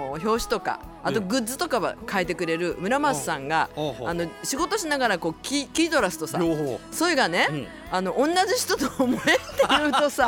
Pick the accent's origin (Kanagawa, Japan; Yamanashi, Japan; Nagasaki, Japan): Nagasaki, Japan; accent: Nagasaki dialect; ずっと長崎弁で喋ったこの番組は、ね、でよその番組では普通に標準語で喋るわけだよね